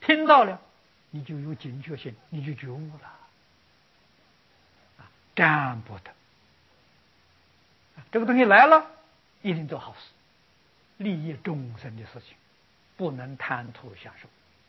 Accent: China; 你们看看我们中国人造字智慧啊，你看那一边是个金，这一边是两把刀啊

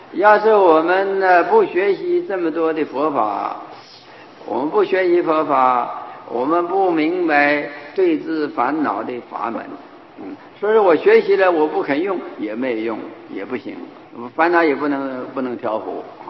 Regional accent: China; 那么他们是罗诃罗应该用我们中国人的这个伦理关系来说

